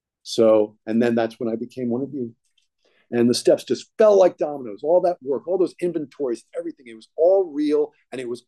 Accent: Ireland; And we're both Irish, so we just want to get it in there.

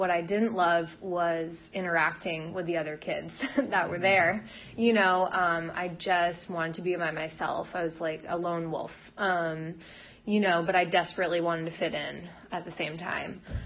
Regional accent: Rhode Island, United States; I grew up in Rhode Island. I grew up in an alcoholic house.

